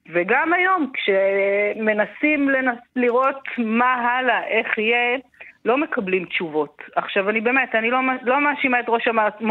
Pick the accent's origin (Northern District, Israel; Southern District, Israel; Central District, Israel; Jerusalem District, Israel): Northern District, Israel; Dan; אני מרגע שנולדתי אני גר על גבול הצפון, גדלתי בקיבוץ דן, התחתנתי עם בן קיבוץ חניתה, ובעצם אני חברת קיבוץ חניתה